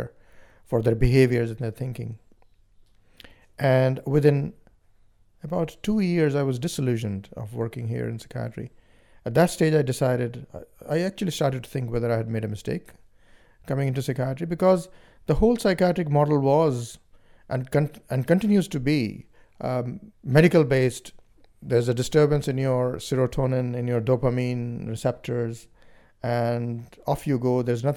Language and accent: English; India; I come from India, and India is a very spiritual place from many perspectives. It's a melting pot of all religions.